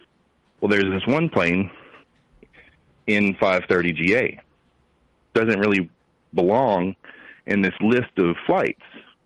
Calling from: Georgia, United States; Yes, this is … from Georgia.

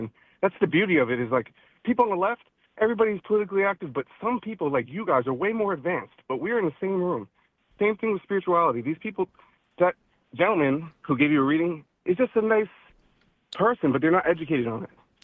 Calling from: Long Island, New York, United States; from Long Island. I'm a journalist.

